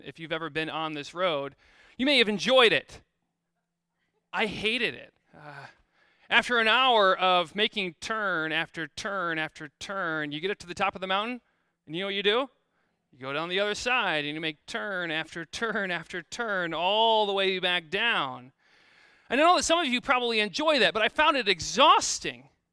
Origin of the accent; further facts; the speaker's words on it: Midwest, United States; maybe it's just me, because I'm from the Midwest, and I don't experience mountaintop driving at all, ever.